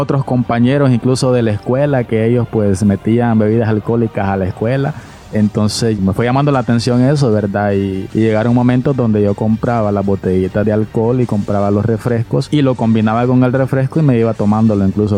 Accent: San Pedro Sula, Cortés, Honduras; born there; Soy nacido en San Pedro Sula, nacido en un hogar disfuncional

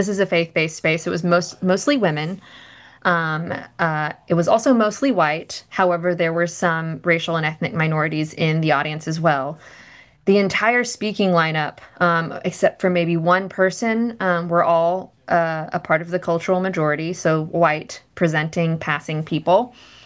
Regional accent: United States; as a Filipino American woman, am going and looking for contemplative resources, or spiritual formation resources

